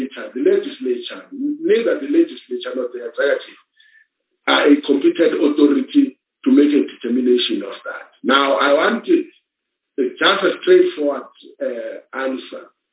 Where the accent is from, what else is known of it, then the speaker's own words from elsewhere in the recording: South Africa; Then it means I'm failing first on my duty as a South African citizen